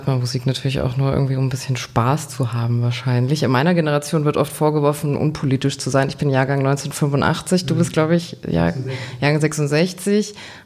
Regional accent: Bavaria, Germany; Das war bei mir nicht der Fall in Bayern, in so einem kleinen 300-Einwohner-Dorf.

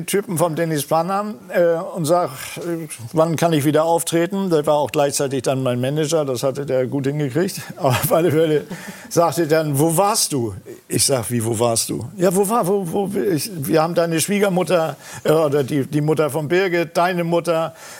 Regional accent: Hamburg, Germany; Und ich war aus Hamburg.

